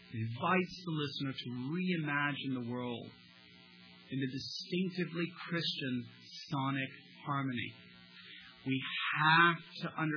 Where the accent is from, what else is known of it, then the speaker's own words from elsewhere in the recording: Delaware, United States; I'm from Delaware.